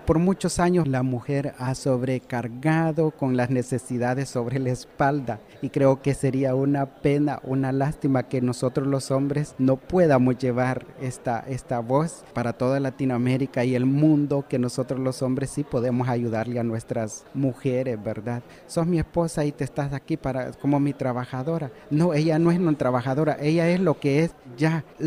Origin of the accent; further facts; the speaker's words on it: Intibucá, Honduras; Yo vengo desde Honduras, del departamento Intibucá, del municipio indígena Lenca.